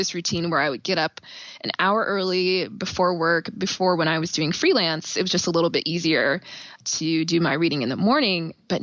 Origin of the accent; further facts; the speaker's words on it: Kansas City, United States; also born or lived in Indiana / Nashville, Tennessee; I was born and raised in Kansas City. I went to college in Indiana. And then after that, I moved to Nashville, Tennessee. And then I just wanted to come back home. So I am back in KC.